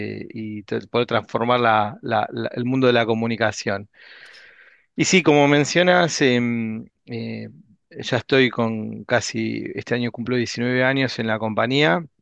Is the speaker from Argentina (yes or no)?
yes; Patagonia, Argentina; primeros 3 años fueron en una oficina técnica que tenía Siemens en Neuquén, en el sur, en la Patagonia. De hecho, soy patagónico.